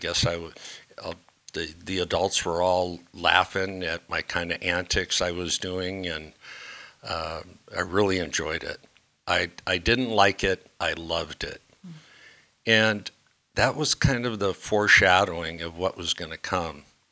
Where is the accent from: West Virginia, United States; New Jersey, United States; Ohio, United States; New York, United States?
Ohio, United States; also born or lived in Kansas City / Minnesota / California; And I was born back in Kansas City, Missouri. I grew up in Ohio and Minnesota, and eventually into California